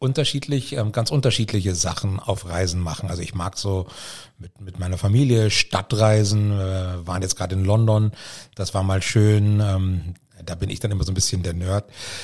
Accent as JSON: {"language": "German", "town": "Rehau", "region": "Bavaria", "country": "Germany", "tie": "born there", "also_born_or_lived": "Nuremberg / Fürth", "said": "bin ich da in Rehau geboren. Also in der Klinik in Rehau war, bin ich da geboren. Und aber dann auch schon nach fünf Tagen war meine Oberfrankenzeit dann auch schon wieder erledigt."}